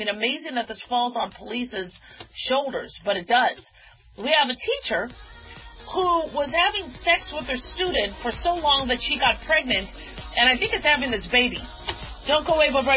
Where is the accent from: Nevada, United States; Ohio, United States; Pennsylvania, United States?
Nevada, United States; Las Vegas; Yes, I'm from Vegas.